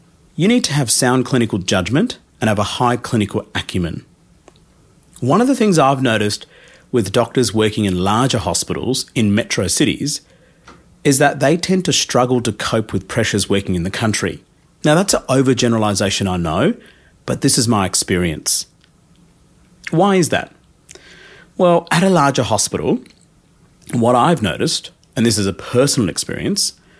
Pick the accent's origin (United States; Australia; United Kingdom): Australia; I'm a Australian doctor, but my background is from India